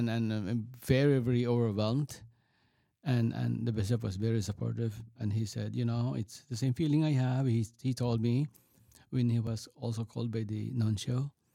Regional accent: Philippines; now in United States; Because he knows that I came from the Philippines. So I said, 25 years already.

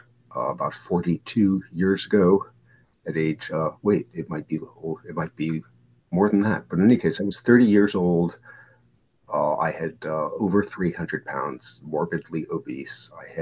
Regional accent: Connecticut, United States; I am from Connecticut

